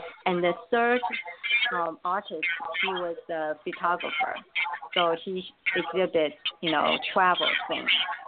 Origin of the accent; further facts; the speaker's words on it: Taiwan; I'm from Taiwan. I'm very proud of my culture.